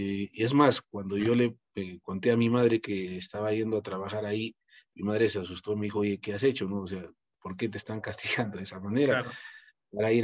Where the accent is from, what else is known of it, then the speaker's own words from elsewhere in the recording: Cusco, Peru; por el lugar donde nací, por mi apariencia física. Pues yo soy de Cusco, dicho sea de paso.